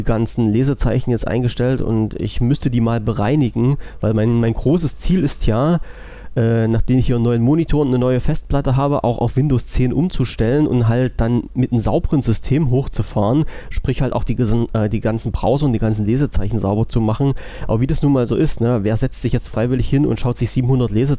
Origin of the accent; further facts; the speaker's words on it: Germany; Ich bin ja Deutscher und wohne in Deutschland und meine Amtssprache ist auch noch Deutsch.